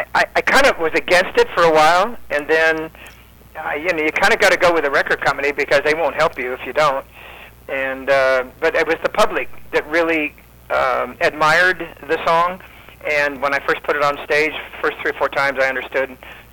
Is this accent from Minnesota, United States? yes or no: no; California, United States; You know, as a kid, I was raised in California on a sharecropper's farm by my grandparents.